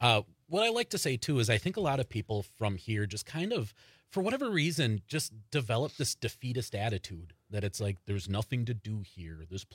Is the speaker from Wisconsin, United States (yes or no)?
yes; Green Bay, Wisconsin, United States; Green Bay.